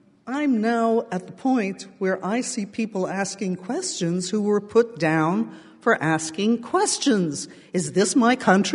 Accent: New York, United States; I'm a first-generation American. I know what that's like. I was raised in the Polish-Ukrainian ghetto on the Lower East Side of New York.

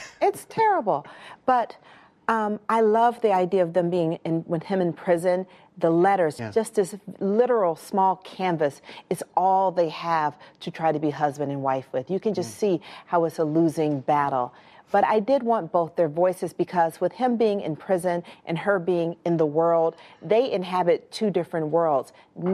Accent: Atlanta, Georgia, United States; But, you know, I grew up in Atlanta, where there's this really robust black middle class

